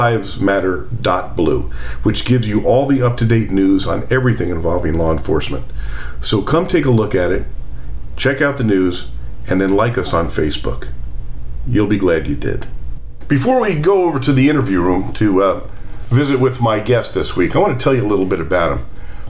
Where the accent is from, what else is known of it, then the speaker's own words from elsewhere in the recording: United States; I never thought I would say this as an American, but I'm ashamed.